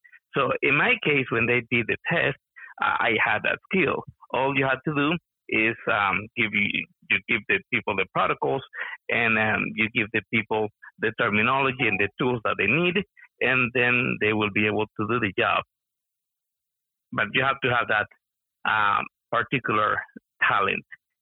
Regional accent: Dominican Republic; born there; first language Spanish; English is a second language; My Spanish I was born in Dominican Republic, so I'm native Spanish speaker.

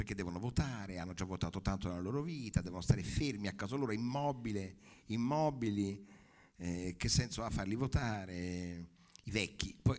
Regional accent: Naples, Campania, Italy; Io sono napoletano

